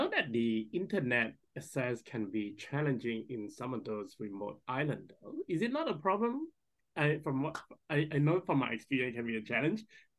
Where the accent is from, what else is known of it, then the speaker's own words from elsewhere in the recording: Malaysia; now in Australia; I mean, I come from Asia, Malaysia, so I know how horrible this traffic can be.